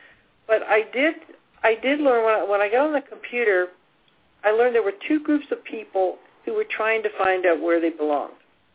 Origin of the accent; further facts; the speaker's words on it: Cabin John, Maryland, United States; born there; I lived in Cabin. Well, I was born in Cabin John, Maryland, which is next to the Potomac River.